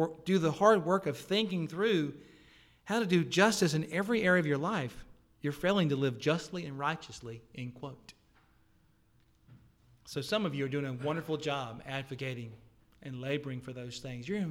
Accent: the South, United States; I'm from the South. I know things that happen down there.

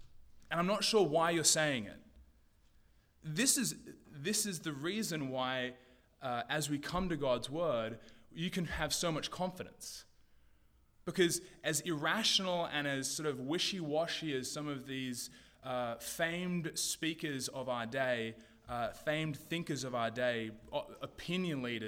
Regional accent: Australia; as an Australian, immediately went to white sands and palm trees and endless waves

